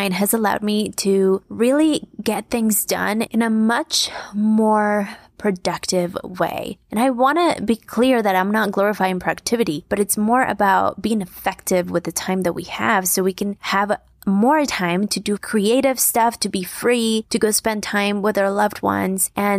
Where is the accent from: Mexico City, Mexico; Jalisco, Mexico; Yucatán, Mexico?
Mexico City, Mexico; I'm from Mexico City.